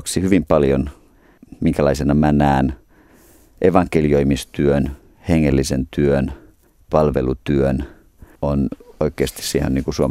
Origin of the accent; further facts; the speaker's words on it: Estonia; Virosta olen kotoisin.